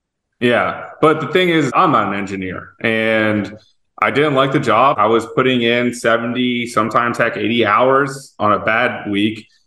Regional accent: Fort Lauderdale, Florida, United States; Growing up in Fort Lauderdale, my mom worked for a title company, owned a title company.

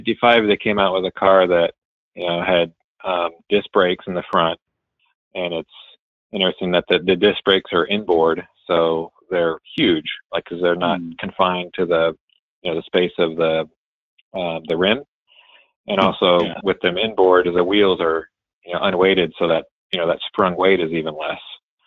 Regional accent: Ohio, United States; also born or lived in various US places; So I kind of grew up all over, but mainly in Ohio. My dad was in the Air Force, so you know we moved all over.

